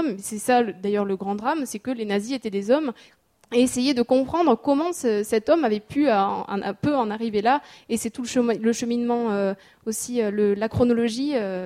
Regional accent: South-West France, France; Et donc moi je suis pas du tout alsacienne, justement je viens du sud-ouest de la France

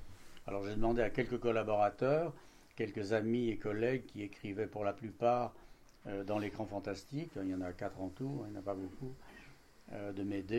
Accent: Grenoble, Auvergne-Rhône-Alpes, France; puisque je suis grenoblois.

